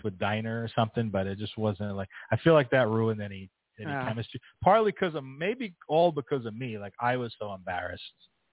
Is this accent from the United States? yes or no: yes; Brooklyn, New York, United States; So she wasn't from Brooklyn, so I was from Brooklyn, and she's like, what's there to do in Brooklyn?